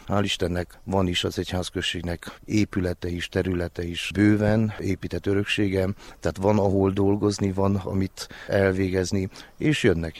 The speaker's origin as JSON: {"language": "Hungarian", "town": "Aita Mare", "region": "Covasna", "country": "Romania", "tie": "born or raised there", "said": "Erdővidéki vagyok, Nagyajtán születtem, és ott is gyermekeskedtem, ott jártam az elemi osztályokat"}